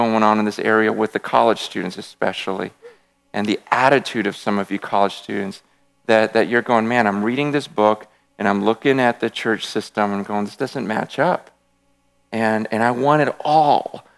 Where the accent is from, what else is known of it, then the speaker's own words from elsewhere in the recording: Stockton, California, United States; I grew up in this area. I grew up in Stockton.